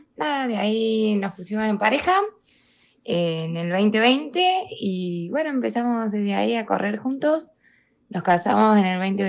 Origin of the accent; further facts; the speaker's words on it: Córdoba, Argentina; soy de Córdoba, somos los dos de Córdoba